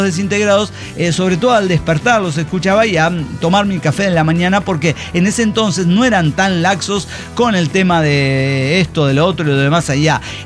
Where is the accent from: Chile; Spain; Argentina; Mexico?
Mexico; el mismo año que fue el aterrizaje en mi país, México lindo y querido